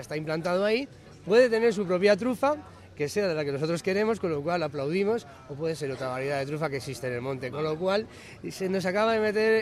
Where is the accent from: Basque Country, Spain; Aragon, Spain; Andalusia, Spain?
Aragon, Spain; Sarrión; venimos de Teruel, de la provincia de Teruel, somos un pueblo que se llama Sarrión, en teoría es la capital del mundo de la trufa.